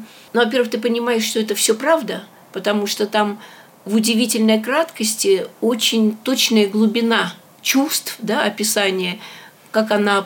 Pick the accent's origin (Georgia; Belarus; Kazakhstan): Kazakhstan; moved away as an adult; now in Moscow, Russia; я родилась в Симпалатинской области, а выросла в Казахстане.